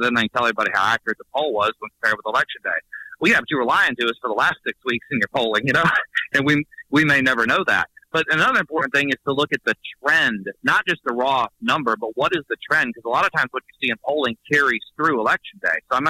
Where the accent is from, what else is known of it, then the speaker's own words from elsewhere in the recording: Alabama, United States; I'm from North Alabama. I carried North Alabama by large margin.